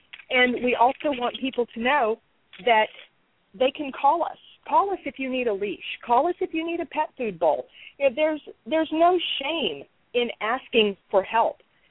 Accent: Orlando, Florida, United States; now in Pasco County, United States; And for my part, too, I moved over to Pasco County from the Orlando area. That's where I'm originally from, 18 years ago.

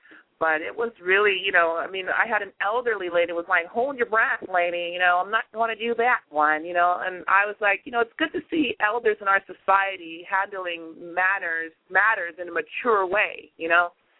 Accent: California, United States; I am from California, first of all

